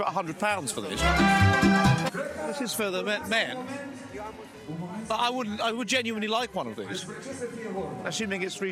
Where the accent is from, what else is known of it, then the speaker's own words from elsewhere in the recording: London, United Kingdom; And I'm thinking to myself, as a Londoner, what is the variable?